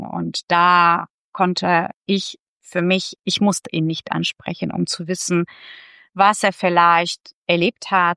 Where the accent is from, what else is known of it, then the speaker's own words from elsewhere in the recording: Lviv, Lviv Oblast, Ukraine; Also Lviv betrachte ich als meine Heimatstadt. Ja. Da habe ich studiert, da lebt auch ein Teil meiner Familie. Meine Eltern leben dennoch in der Nähe von Lviv, das ist so ein ganz kleines Städtchen, Radechiv.